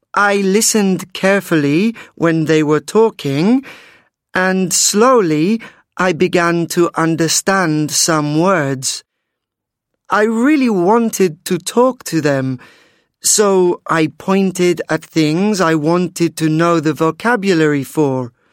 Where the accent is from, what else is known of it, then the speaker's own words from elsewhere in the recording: Italy; English is a second language; I'm from Italy. Today, I'm going to talk about my experience learning English.